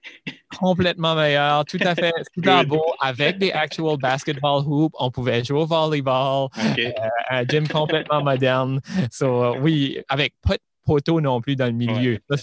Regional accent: Shediac, New Brunswick, Canada; grandi là-bas, par exemple, comme moi l'école secondaire c'était à LJR, c'était à Chediac. Okay. Okay. Donc, ça, c'est mon coin de pays.

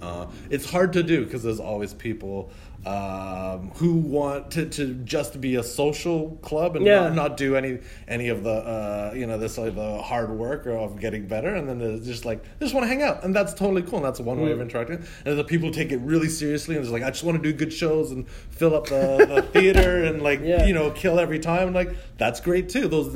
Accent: Montreal, Quebec, Canada; born there; I was born here in Montreal.

